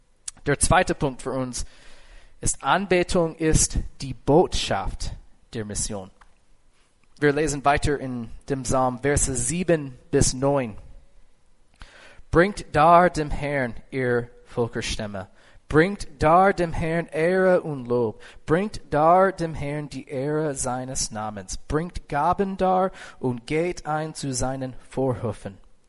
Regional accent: United States; moved away as an adult; now in Germany; lass mich als Amerikaner eine Beobachtung sagen, die ich über Gemeinden in Deutschland gemacht habe. Also, in 2018 sind wir nach Deutschland gezogen. Wir haben hier 4,5 Jahre in Hamburg gewohnt und dann 1 Jahr in Amerika und dann jetzt wieder.

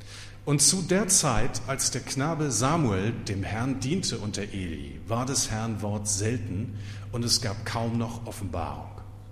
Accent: Hamburg, Germany; Ich bin aber tatsächlich auch ursprünglich ein geborener Hamburger. Ich war nur sehr lange in der Diaspora. Ich war ganz woanders, aber geboren bin ich eigentlich in Hamburg-Neuenfelde, ganz im Süden der Stadt in Richtung Altes Land.

